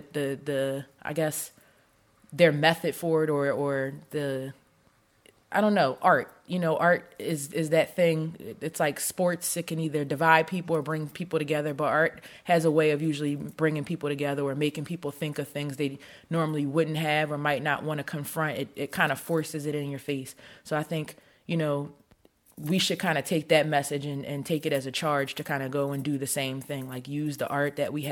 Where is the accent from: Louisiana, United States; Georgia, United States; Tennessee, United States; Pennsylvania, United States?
Pennsylvania, United States; Philadelphia; I'm an artist from Philadelphia.